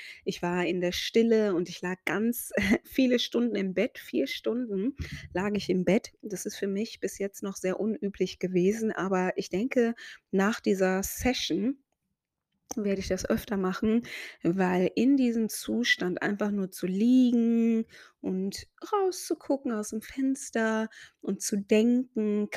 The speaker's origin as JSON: {"language": "German", "country": "Ghana", "tie": "born or raised there", "also_born_or_lived": "Germany", "said": "Also wie gesagt, Mama Deutsche, Papa aus Ghana. Meine Eltern haben sich in Deutschland kennengelernt. Ich bin in Deutschland geboren, auch zum Kindergarten schon gegangen. Mit 3 haben meine Eltern dann entschieden, mich und meinen Bruder, der 4 Jahre älter ist als ich, in Ghana abzusetzen"}